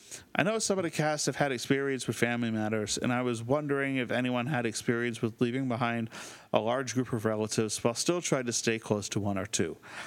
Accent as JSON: {"language": "English", "region": "California", "country": "United States", "tie": "born or raised there", "moved": "as an adult", "said": "Since I grew up in California with Dad's family around constantly, I've gotten a massive dose of Latin American culture for all my life."}